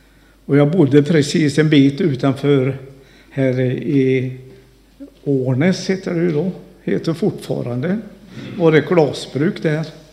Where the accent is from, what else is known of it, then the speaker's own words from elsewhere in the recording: Trollhättan, Västra Götaland County, Sweden; jag åkte hem till min gamla stad som jag kom ifrån, Trollhättan.